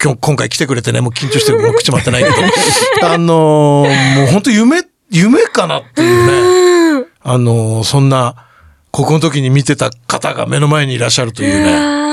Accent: Hakodate, Hokkaido, Japan; 僕、出身北海道の函館なんですけど

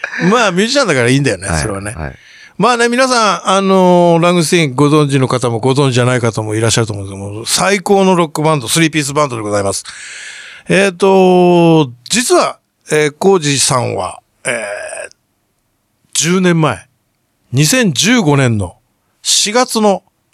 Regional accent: Hakodate, Hokkaido, Japan; もともと僕地元北海道の函館で、コジ君も函館で、

